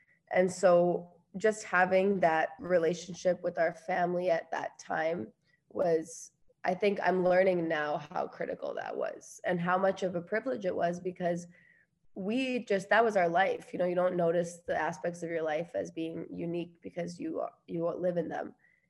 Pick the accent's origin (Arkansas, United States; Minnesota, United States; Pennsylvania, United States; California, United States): Minnesota, United States; Eagan; So I am 24. We grew up in Eagan, Minnesota, and my childhood was it was a beautiful childhood.